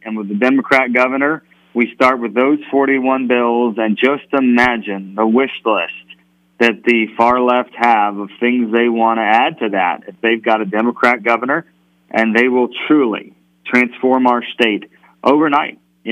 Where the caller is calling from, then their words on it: Las Vegas, Nevada, United States; I'm in Las Vegas, Kevin.